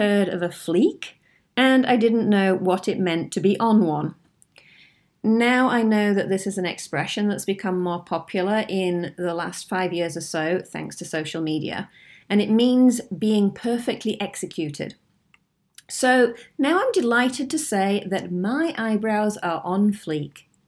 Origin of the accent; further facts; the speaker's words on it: United Kingdom; I'm British, so I do know about tea